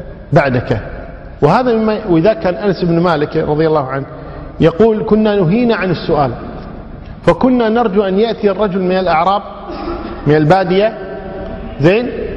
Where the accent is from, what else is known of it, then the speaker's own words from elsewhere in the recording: Kuwait; طيب ماشي، عندنا بالكويت أبو الزوجة شو نسميه؟ عم.